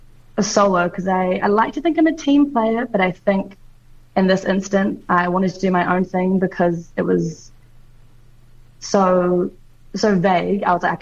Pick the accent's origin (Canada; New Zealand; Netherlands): New Zealand; Invercargill, Southland; now in Wellington, New Zealand; And although I'm Wellington-based, I grew up in Invercargill.